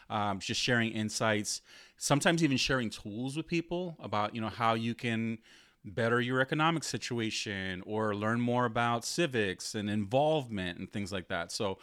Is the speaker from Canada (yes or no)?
no; Brooklyn, New York, United States; growing up in Brooklyn and, you know, going to Coney Island summers